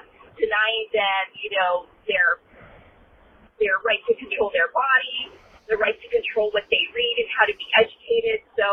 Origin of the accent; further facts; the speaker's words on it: Ohio, United States; I'm from Ohio. I'm a substitute teacher.